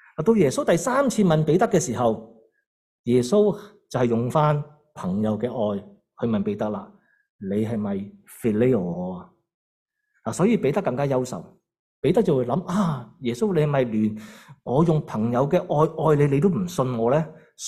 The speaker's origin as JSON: {"language": "Cantonese", "country": "Hong Kong", "moved": "yes", "lives_now": "Canada", "said": "我哋好多都系从香港嚟到加拿大生活嘅人"}